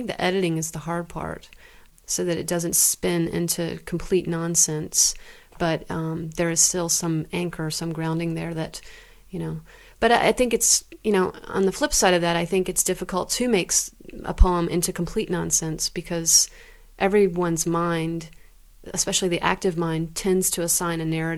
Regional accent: United States; I have a certain awareness of being an American who is subjected to lots of public discourse

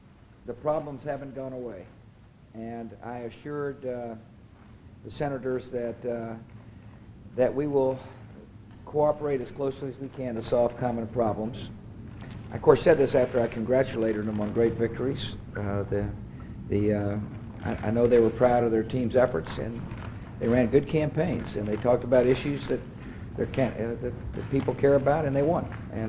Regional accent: Texas, United States; I'm from West Texas.

